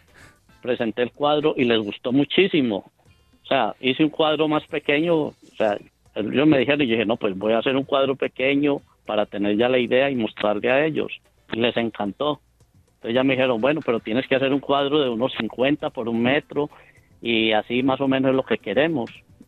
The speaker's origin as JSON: {"language": "Spanish", "town": "Tuluá", "region": "Valle del Cauca", "country": "Colombia", "said": "Yo soy de Tuluá Valle."}